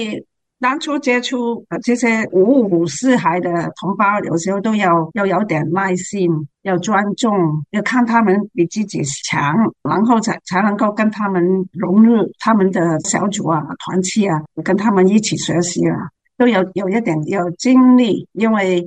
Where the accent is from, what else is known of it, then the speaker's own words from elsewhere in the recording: Hong Kong; moved away as an adult; now in Canada; 我是从香港移民来加拿大的，来了30多年。其实我的普通话也是在多伦多学的，奇怪，在香港很少接触中国来的同胞，因为那时我在香港是英国殖民地